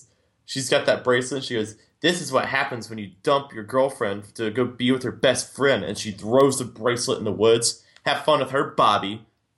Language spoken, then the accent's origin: English; United States; I'm American. I don't know how to pronounce other places.